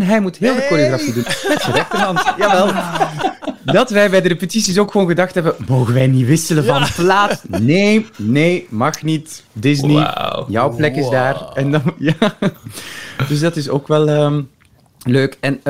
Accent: Antwerp, Flanders, Belgium; En ik kom uit Antwerpen en ik rij naar de voorstelling.

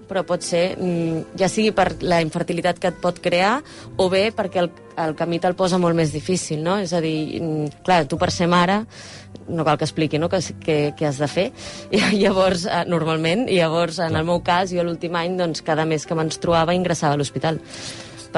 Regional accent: Premià de Dalt, Catalonia, Spain; del meu poble, que és Premià de Dalt

